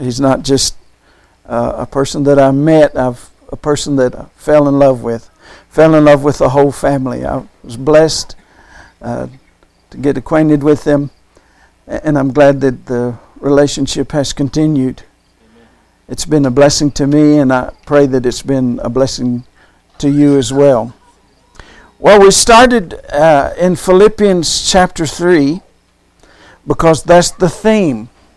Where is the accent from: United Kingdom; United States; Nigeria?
United States; Oklahoma; and I'm from Oklahoma, and I was in Kerrville, Texas.